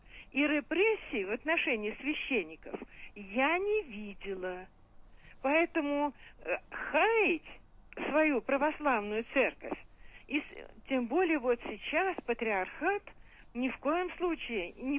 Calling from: Saint Petersburg, Russia; Я из Петербурга. Мне 68 лет, я врач. Я хожу в церковь с 57-го года.

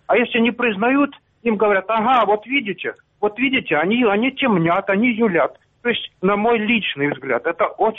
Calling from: Sloviansk, Donetsk Oblast, Ukraine; из Славянска.

